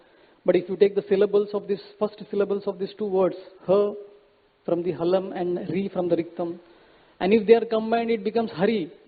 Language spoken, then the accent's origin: English; Nizamabad, Telangana, India; I am from South, and I am from the place called as Nizamabad. You can understand from the name itself. We were surrounded by the non-Hindus. The locality was surrounded by non-Hindus.